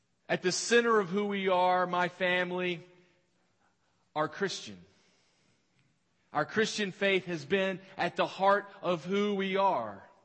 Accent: the South, United States; I realize that I am a Southerner. I am from the South. I grew up in the South. I have relatives, and all of my relatives are from North Carolina for the most part, Rowan County.

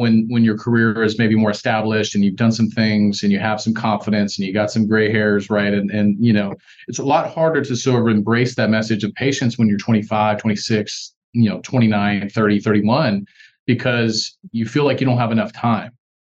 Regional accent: California, United States; now in San Antonio, United States; You know, I'm from California, the West Coast, big cities, Los Angeles and San Francisco.

